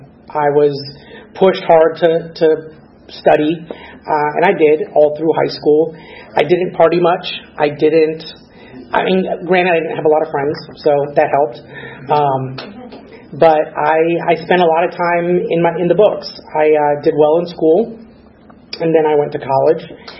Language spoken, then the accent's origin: English; Orlando, Florida, United States; my family and myself, we immigrated here to the United States, Orlando, back in like the 80s, and I grew up there in Orlando